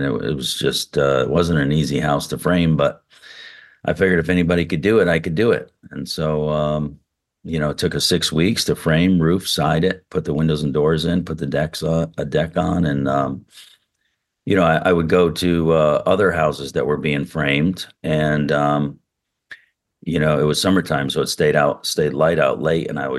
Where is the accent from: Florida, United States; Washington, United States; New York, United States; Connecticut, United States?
Connecticut, United States; Bridgeport; But and anyway, when I graduated high school, Bullet Havens in Bridgeport, I grew up in Bridgeport, and you know, college was not a option, you know, for me and our family.